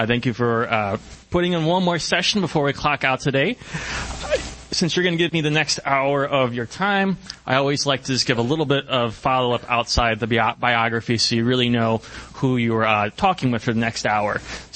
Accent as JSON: {"language": "English", "town": "Chicago", "region": "Illinois", "country": "United States", "accent": "Chicago", "said": "I apologize if any of my Chicago accent slips into this today."}